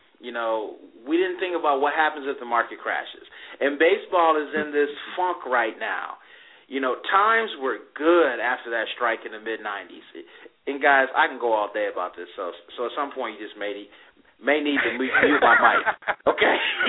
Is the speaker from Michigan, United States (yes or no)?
yes; Kalamazoo, Michigan, United States; You know, we're both from Kalamazoo.